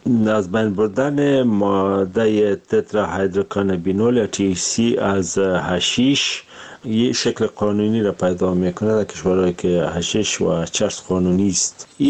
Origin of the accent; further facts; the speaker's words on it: Afghanistan; ما از افغانستان اومدیم